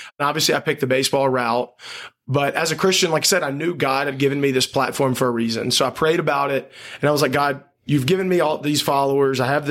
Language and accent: English; Flora, United States; I'm from Flora, which is population like 1500.